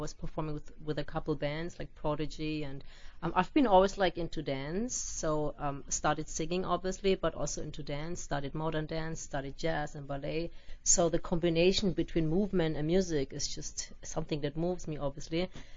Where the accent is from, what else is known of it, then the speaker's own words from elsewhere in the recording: Munich, Bavaria, Germany; also born or lived in Spain / Cologne / London / New York; now in Los Angeles, United States; I'm actually originally from Munich, but I lived all around the world. I lived in Spain, I lived in Cologne, I lived in London, I lived in New York for a little bit, and wound up going to L.A.